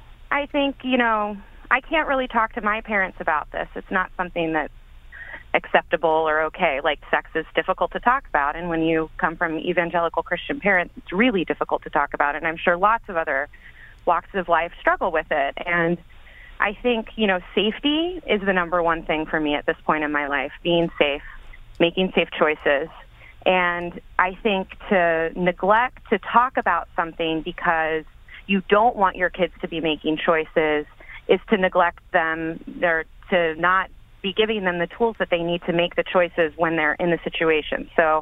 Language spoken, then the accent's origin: English; Texas, United States; now in New York, United States; So I'm from Texas originally. I've been living in New York. I went to school in upstate New York, and I've been in the tri-state area for the past, you know, 10 years or so.